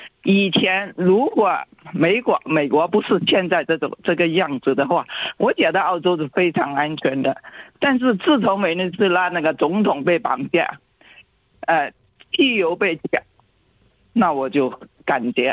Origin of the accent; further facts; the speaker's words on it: Guangdong, China; now in Australia; 我在广东移民来的。